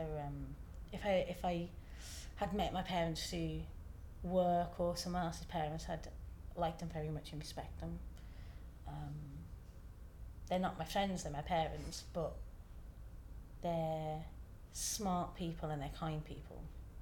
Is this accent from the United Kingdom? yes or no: yes; Birmingham, West Midlands, United Kingdom; But growing up in Birmingham was very dark. It's a very industrial city, and I grew up in the 80s before a lot of the developments have happened.